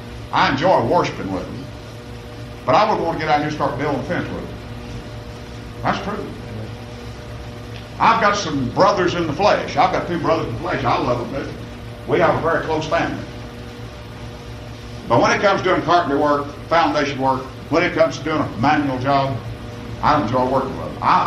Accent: Southwest, United States; But you see, I'm an American. Amen. That's right. I was brought up in Southwest.

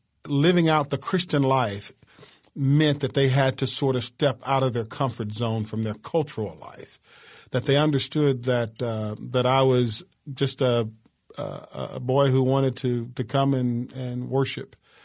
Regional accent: United States; But I'm also an American. I mean, I'm proud to be an American. I served my country for 22 years in the military, and I was real proud of that. But I'm also an African American

